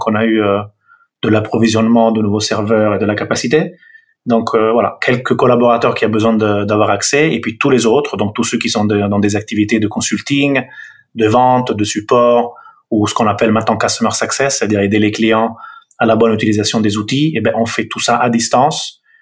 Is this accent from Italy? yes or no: yes; Milan, Lombardy, Italy; born there; accent: Italian; French is a second language; Le nom et l'accent révèlent une origine italienne. Donc, je suis né à Milan en 71.